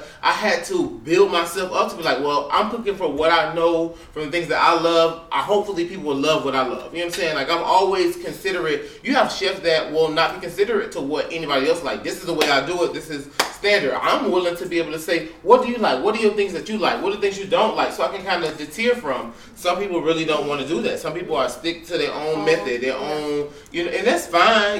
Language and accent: English; Miami, Florida, United States; now in Atlanta, United States; I'm from Miami originally. Okay. I'm from Little Haiti. Yeah, I'm from Little Haiti.